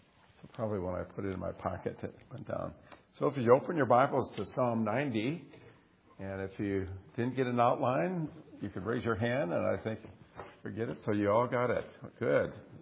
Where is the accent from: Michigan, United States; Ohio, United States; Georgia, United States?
Michigan, United States; Allen Park; A couple years ago, dear friends of mine that I grew up with in Allen Park at my home church, Intercity Baptist Church